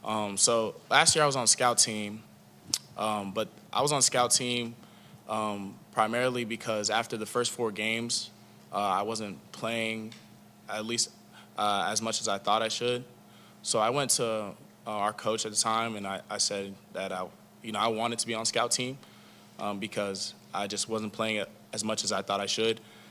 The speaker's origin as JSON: {"language": "English", "town": "Alexandria", "region": "Virginia", "country": "United States", "said": "He's from Washington, D.C., and I'm from Virginia, Alexandria. So he's like 15 minutes from where I'm from."}